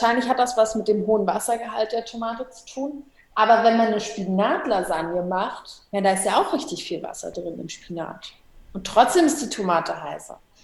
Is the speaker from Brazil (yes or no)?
yes; Brazil; now in Germany; ich bin ja auch in Brasilien aufgewachsen, als Teenagerin